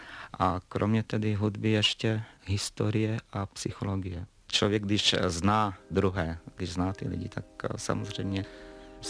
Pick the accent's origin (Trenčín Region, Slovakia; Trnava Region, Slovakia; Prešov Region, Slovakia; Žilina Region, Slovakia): Trenčín Region, Slovakia; now in Czech Republic; Pocházím ze Slovenska, z Moravskoslovenského Pomezí, spod Javoriny.